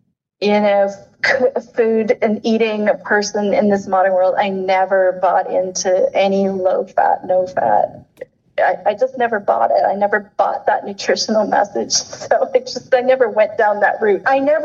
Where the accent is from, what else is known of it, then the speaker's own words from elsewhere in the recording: Saskatchewan, Canada; Where I grew up in Saskatchewan, yeah, definitely my dad grew oats.